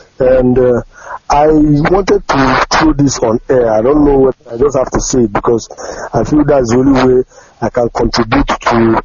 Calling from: Anambra, Nigeria; I'm calling from Anambra State.

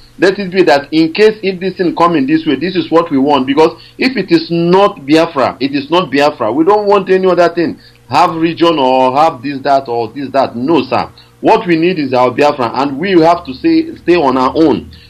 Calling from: Malaysia; I'm calling from Malaysia.

